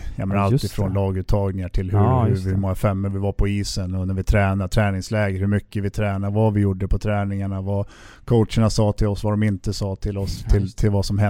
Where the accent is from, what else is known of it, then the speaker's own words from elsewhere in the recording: Sweden; och jag kom från Sverige och vi hade en tjeck och en slovak